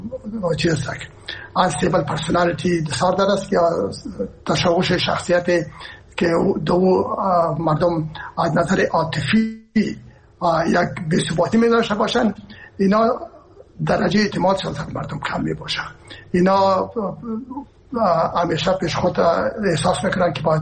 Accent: Herat, Afghanistan; من که هستم از هرات هستم و پدر مادر من هرات هستن

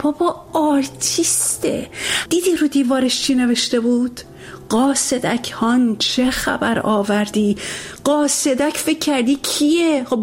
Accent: Iran; moved away as an adult; وقتی از ایران اومدم بیرون

